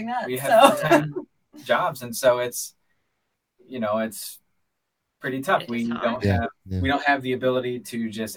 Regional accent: Apalachin, New York, United States; I'm specifically from Apalachin, New York.

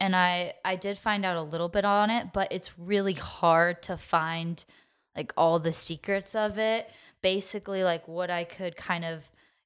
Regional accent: United States; Obviously, I'm not British. I'm American, but I lived in London briefly.

